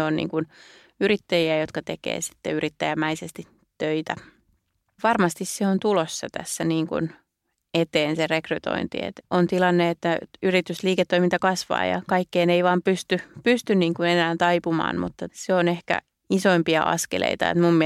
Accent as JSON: {"language": "Finnish", "town": "Espoo", "region": "Uusimaa", "country": "Finland", "said": "Et mä oon itse Tapiolasta kotoisin, niin sitten on kiva katsella näitä ikään kuin omia lapsuuden maisemia"}